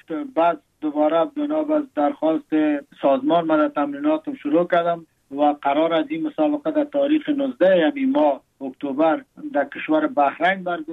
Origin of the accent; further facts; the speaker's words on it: Afghanistan; now in Thailand; که یادم میاد مردم افغانستان، وطنم، دوری از وطن، مسافرت بر من رنج است، بر من تشویش است.